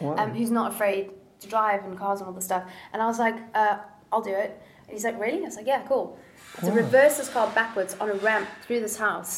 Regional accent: Somerset West, Western Cape, South Africa; I'm from Somerset West in Cape Town, which is quite a small back then. Like, this is a long time ago. It was a small village.

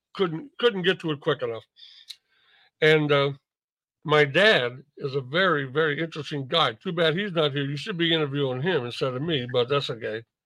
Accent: Connecticut, United States; I grew up in Connecticut, by the way, East Coast kid.

